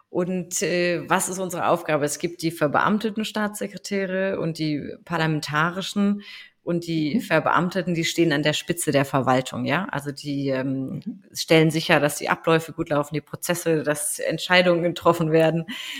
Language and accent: German; Heidelberg, Baden-Württemberg, Germany; dann bin ich in Baden-Württemberg, in Heidelberg, das ist meine Heimat.